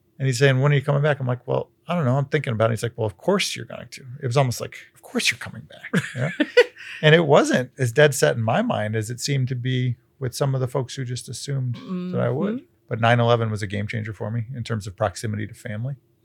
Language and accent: English; New York, United States; Growing up in Central New York, and I'd gone to school in New England for a couple of years before college.